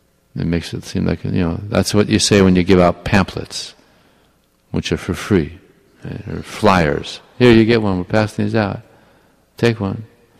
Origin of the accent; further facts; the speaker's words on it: Florida, United States; And if they stop, then I tell, I'm from Florida.